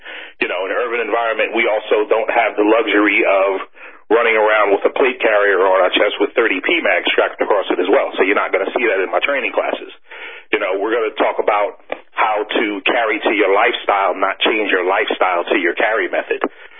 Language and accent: English; Bronx, New York, United States; me growing up in the South Bronx and having experienced violence and lived a violent existence